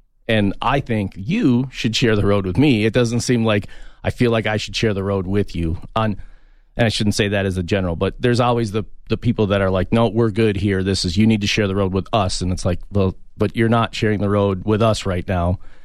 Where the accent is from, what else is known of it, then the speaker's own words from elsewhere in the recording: Minneapolis, Minnesota, United States; I came from Minneapolis.